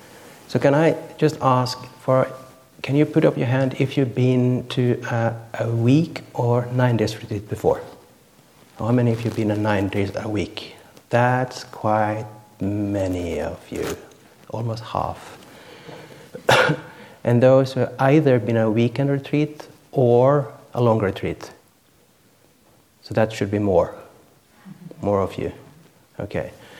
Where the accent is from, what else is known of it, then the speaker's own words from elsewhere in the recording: Norway; English is a second language; now in Australia; I was born and raised in Norway, but I've been here in Australia for almost 12 years, living on the other side of the road in the monastery